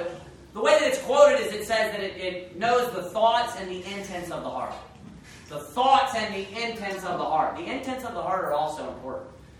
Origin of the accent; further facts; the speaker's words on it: Kentucky, United States; I'm from Kentucky, so now that I get to preach behind the pulpit, I can say that all the time.